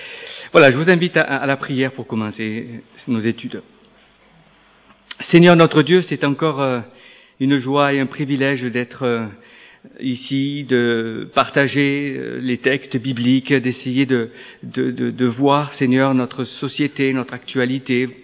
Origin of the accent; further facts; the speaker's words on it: Saint-Jean-du-Gard, Occitanie, France; Je suis originaire de Saint-Jean-du-Gard dans les Cévennes.